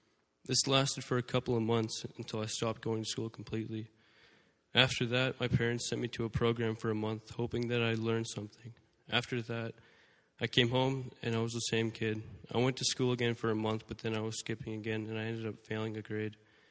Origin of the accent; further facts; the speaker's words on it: Saskatoon, Saskatchewan, Canada; born there; from Rock Solid, and I'm going to be sharing a little bit of my story. I was born in Saskatoon in 2002, and I grew up with a loving family